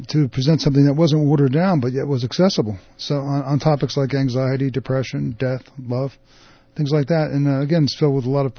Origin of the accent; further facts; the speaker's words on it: Jersey Shore, New Jersey, United States; I have a tendency to mumble and speak 100 miles an hour. Yeah. Because I'm from the Jersey Shore.